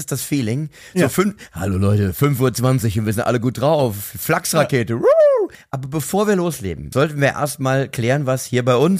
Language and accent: German; Mainz, Rhineland-Palatinate, Germany; wenngleich ich als Mainzer sagen muss, nicht ganz so viele wie natürlich in Mainz zu sein.